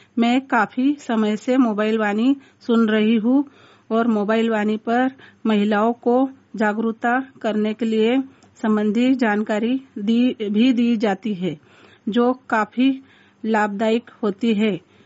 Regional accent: Khandwa, Madhya Pradesh, India; और मैं खंडवा जिले से हूँ।

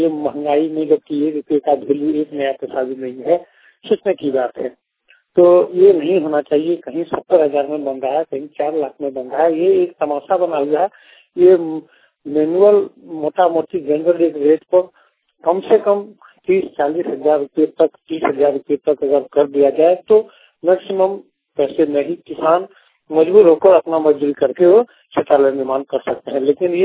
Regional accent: Noniya Tar, Jharkhand, India; ग्राम प्रधान मुलहर अध्यक्ष प्रखंड सागर जिला देवघर ग्राम नोनिया तार का निवासी हूँ।

